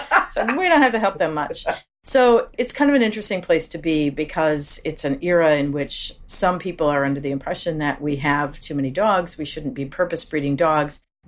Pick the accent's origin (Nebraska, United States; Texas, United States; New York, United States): Nebraska, United States; Omaha; also born or lived in Ames, Iowa; Yeah, I'm from Omaha. So I ended up in Ames for seven years.